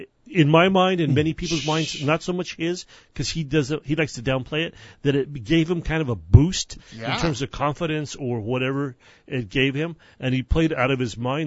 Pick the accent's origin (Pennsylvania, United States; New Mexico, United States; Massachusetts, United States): New Mexico, United States; Santa Fe; Obviously, people know I'm from Santa Fe, and he's from Albuquerque.